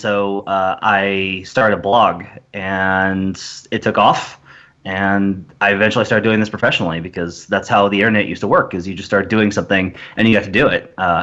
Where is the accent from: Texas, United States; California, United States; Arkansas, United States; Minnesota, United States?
Arkansas, United States; Like, I'm from Arkansas. They're the closest team.